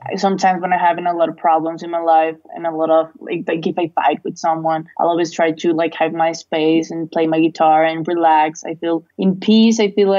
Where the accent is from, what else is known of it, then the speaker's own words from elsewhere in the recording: Colombia; English is a second language; I live in Colombia. I'm from Colombia.